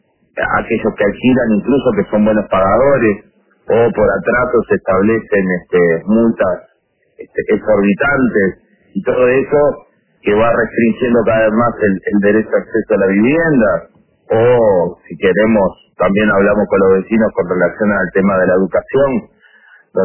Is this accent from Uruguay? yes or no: yes; Uruguay; nuestra vida como pueblo uruguayo